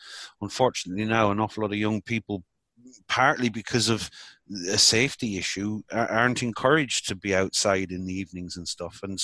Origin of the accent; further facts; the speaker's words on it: Ireland; But again, being Irish, we often in Ireland talk about the days where, you know, families lived together in large family groups and looked out for each other, and that sense of community.